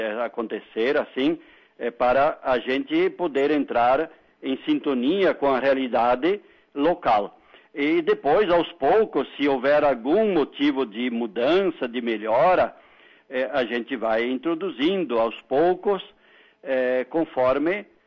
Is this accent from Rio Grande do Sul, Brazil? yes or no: yes; Tapejara, Rio Grande do Sul, Brazil; Eu sou natural de Passo Fundo, depois se emancipou Tapejara, então sou tapejarense